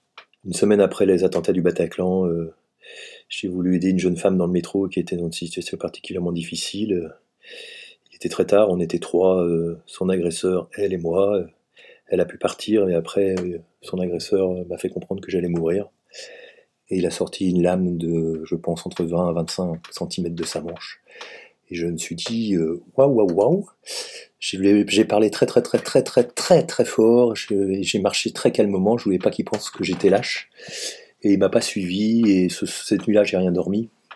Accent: Auvergne-Rhône-Alpes, France; J'ai 51 ans, je suis enseignant. Je suis savoyard d'origine.

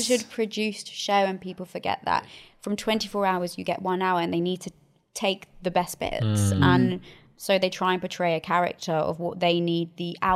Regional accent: South East England, United Kingdom

